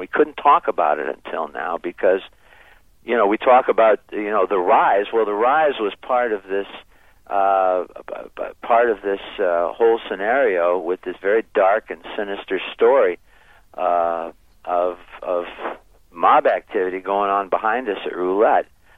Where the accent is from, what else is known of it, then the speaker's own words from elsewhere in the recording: Niles, Michigan, United States; I started out in my hometown of Niles, Michigan. Grew up in a little town